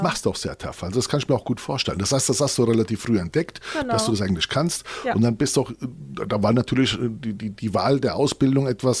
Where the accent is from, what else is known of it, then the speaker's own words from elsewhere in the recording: Nackenheim, Rhineland-Palatinate, Germany; auch aus Nackenheim